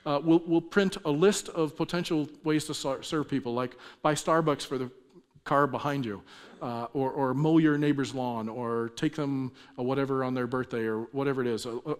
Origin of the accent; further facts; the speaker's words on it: California, United States; we do the exact same thing because I'm from California.